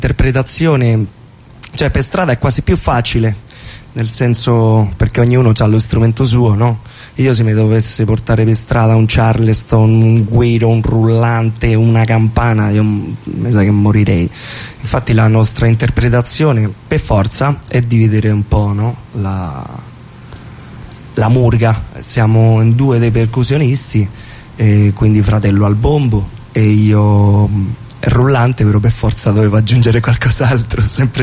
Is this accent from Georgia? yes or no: no; Spain; Italian is a second language; suonare murga quando io sono spagnolo